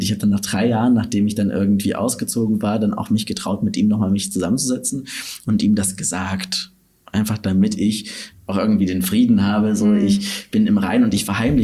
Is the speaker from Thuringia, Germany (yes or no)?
yes; Gera, Thuringia, Germany; also born or lived in Dresden; weil ich mich tatsächlich in meiner Heimatgemeinde auch nicht geoutet habe